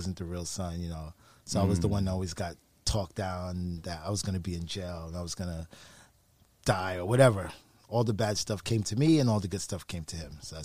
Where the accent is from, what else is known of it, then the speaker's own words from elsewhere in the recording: Brooklyn, New York, United States; Originally, Brooklyn, New York.